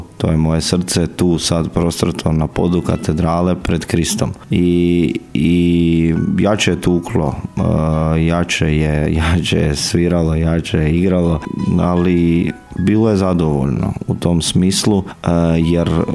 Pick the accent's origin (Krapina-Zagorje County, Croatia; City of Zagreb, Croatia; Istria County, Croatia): Krapina-Zagorje County, Croatia; Lobor; dolazim iz Župe Sveta Ana Lobor.